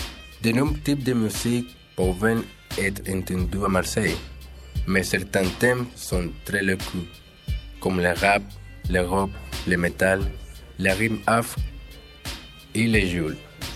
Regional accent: Mediterranean, Spain; French is a second language; also born or lived in Colombia; now in France; Et je suis né à Colombie. Mais j'habitais en Espagne 20 ans. Je suis né dans le Caraïbes et j'ai grandi dans la Méditerranée.

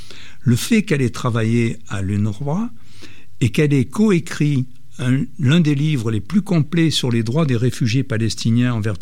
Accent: Iran; J'ai grandi en Iran, j'étais une autochtone du Moyen-Orient, cette mémoire est toujours vive en moi

